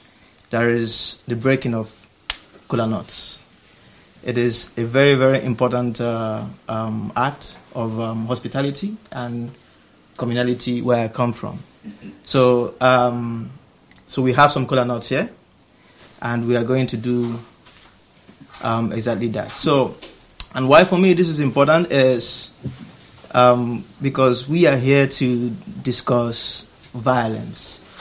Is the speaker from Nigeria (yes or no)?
yes; Nigeria; English is a second language; I'm from Nigeria, and I am Igbo. That's where I come from, the Igbo, it's a tribe or the ethnic group, Igbo.